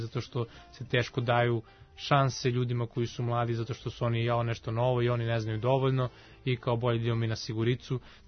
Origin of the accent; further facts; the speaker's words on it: Kragujevac, Šumadija and Western Serbia, Serbia; tu u Kragujevcu, u mom rodnom gradu